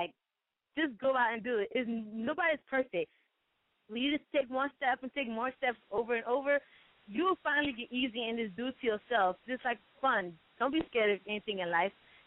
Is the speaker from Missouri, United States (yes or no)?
no; Hollywood, Florida, United States; Hollywood, Florida.